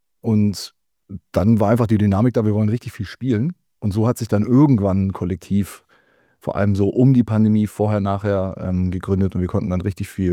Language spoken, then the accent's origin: German; Croatia; Und dann war ich auch an der Reihe und ich bin Kroate.